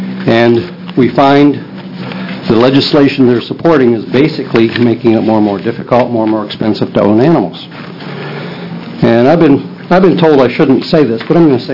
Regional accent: Oregon, United States; Also, I am from Lane County.

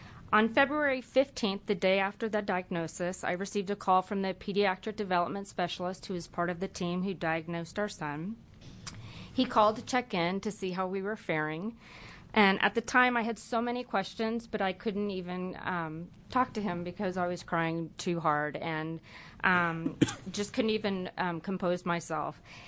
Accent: Eugene, Oregon, United States; I am a parent from Eugene, Oregon

